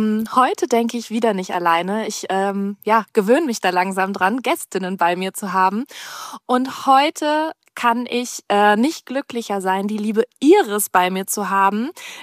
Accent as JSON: {"language": "German", "town": "Cologne", "region": "North Rhine-Westphalia", "country": "Germany", "tie": "born or raised there", "said": "hier bei mir in Köln, in meiner Heimat, getroffen"}